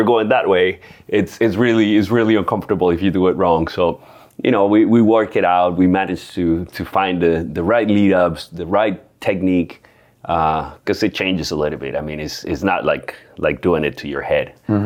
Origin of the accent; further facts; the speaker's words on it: Colombia; I'm from Colombia, you know. I'm not supposed to win.